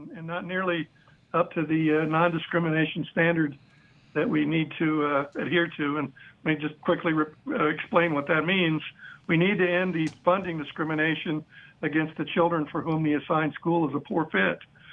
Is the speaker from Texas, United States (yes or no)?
yes; Texas, United States; And yeah, unfortunately, Louisiana is one of the places where there's a Republican majority. So is my home state, Texas.